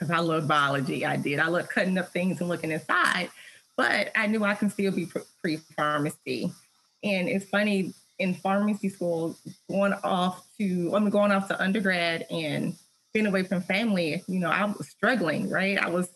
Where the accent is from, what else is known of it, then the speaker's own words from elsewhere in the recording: Tennessee, United States; And so I looked into it, and I'm from Tennessee, and the University of Tennessee had a summer program.